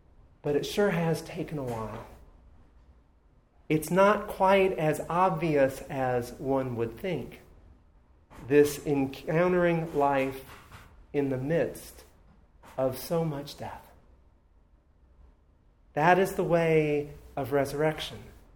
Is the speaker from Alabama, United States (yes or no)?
yes; Birmingham, Alabama, United States; as the tornado moved through my hometown of Birmingham.